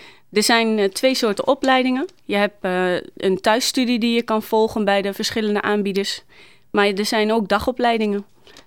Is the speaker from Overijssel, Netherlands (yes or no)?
yes; Steenwijk, Overijssel, Netherlands; werkzaam als pedicure. Geboren en getogen in Steenwijk. Ik ben getrouwd en moeder van 3 kinderen.